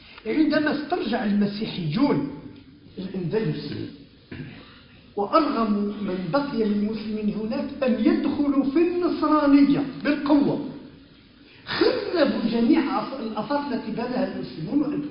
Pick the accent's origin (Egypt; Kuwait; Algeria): Algeria; ودرس هنا في الجزائر، عندنا في الجزائر.